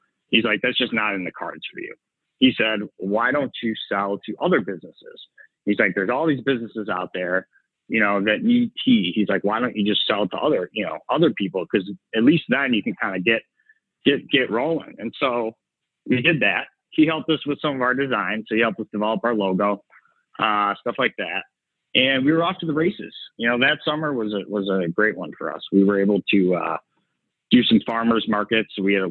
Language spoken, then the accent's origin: English; Chicago, Illinois, United States; So we saw the opportunity to come back home. We're both from the Chicagoland area.